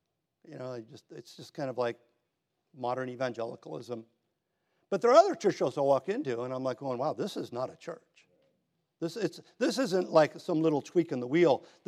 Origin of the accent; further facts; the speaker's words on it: Hermosa Beach, California, United States; I've grew up in it. I grew up in Hermosa Beach, right?